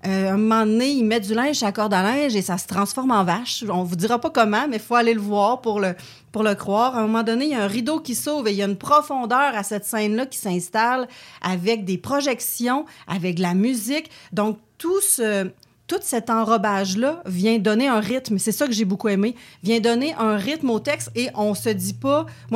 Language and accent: French; Quebec, Canada; moi, je ne suis pas née sur une ferme. J'ai grandi au Témiscamingue.